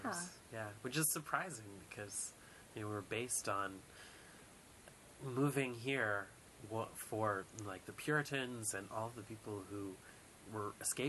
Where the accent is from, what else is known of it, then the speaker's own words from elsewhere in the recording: Vermont, United States; I had that growing up in Vermont, so yes.